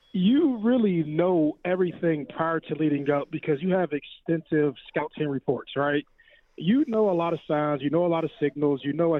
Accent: Ohio, United States; I'm from Ohio, went to Ohio State and played against Michigan and the whole gig.

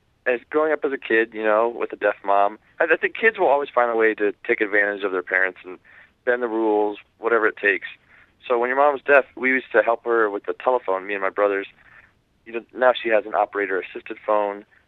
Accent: Ann Arbor, Michigan, United States; Well, I grew up in Michigan, in Ann Arbor, a college town, but, you know, you drive 20 minutes any direction and you see towns like Medora, towns who had definitely had a golden past, but whose best times are behind them.

